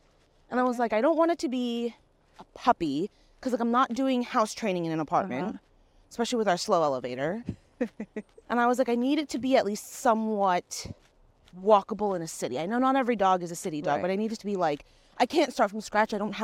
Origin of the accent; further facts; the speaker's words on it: New Jersey, United States; moved away as an adult; So I was born and raised in Jersey, lived there for like 23 years.